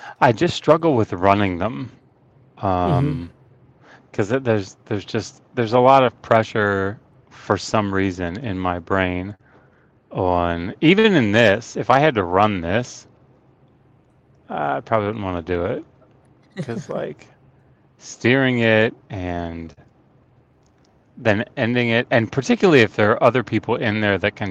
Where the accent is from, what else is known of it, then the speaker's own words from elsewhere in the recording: United States; Because I know that as an American, I get really nervous anytime I leave the country.